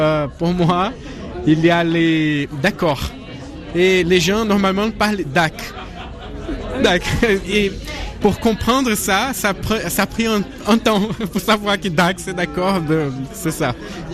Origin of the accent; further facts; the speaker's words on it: Brazil; French is a second language; Je suis brésilien.